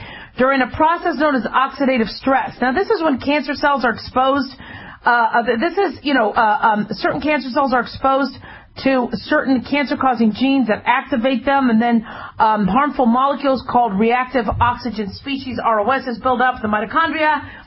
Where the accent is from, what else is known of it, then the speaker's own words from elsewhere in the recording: Las Vegas, Nevada, United States; I do like to follow what happens in my hometown, Las Vegas.